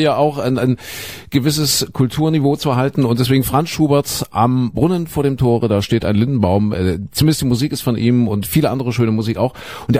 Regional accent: Saxony-Anhalt, Germany; Nee, das ist Sachsen-Anhalt, meine Heimat.

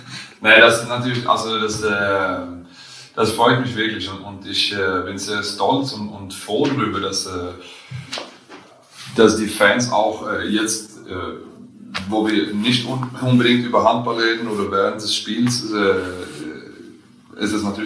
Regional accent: Karlskrona, Blekinge, Sweden; wir sehen in meine Heimat zurück. Okay. Da, wo ich herkomme. Karlskrona heißt es. Und da gehen wir zurück.

